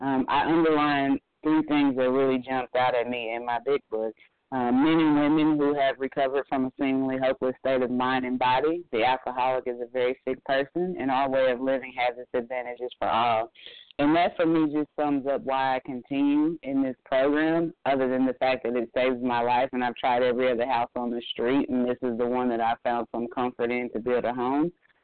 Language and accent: English; Midwest, United States; now in Atlanta, United States; I'm coming from the Midwest where we could talk about certain food items